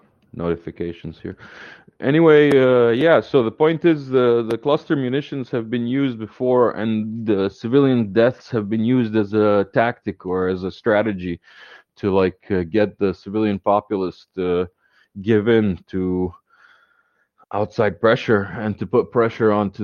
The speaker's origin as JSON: {"language": "English", "country": "Kuwait", "tie": "born or raised there", "said": "I grew up in Kuwait for a while, and that gives me kind of an interesting perspective on the Kuwait issue."}